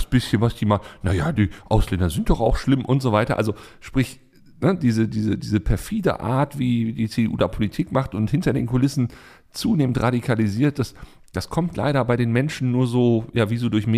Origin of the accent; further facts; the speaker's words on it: Hamburg, Germany; da wollen wir als Hamburger doch sagen